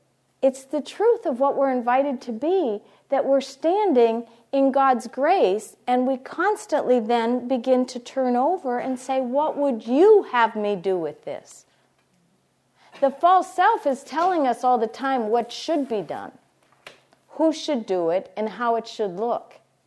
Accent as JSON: {"language": "English", "country": "Ireland", "said": "and I'm Irish."}